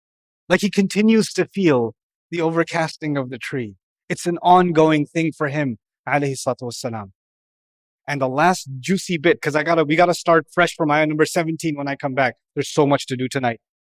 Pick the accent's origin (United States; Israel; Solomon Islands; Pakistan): Pakistan; I'm from Pakistan. We don't do that.